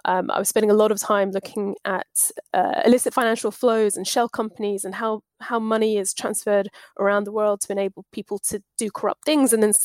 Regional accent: South East England, United Kingdom; When I grew up, I was growing up on the Isle of Wight as a child

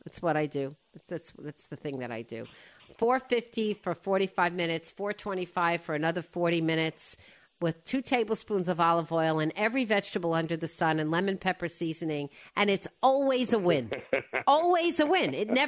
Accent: New York, United States; moved away as an adult; now in Connecticut, United States; I'm from New York, and then I moved to Connecticut in 89. And, you know, to me, New York is still much more of a wonderland than Connecticut.

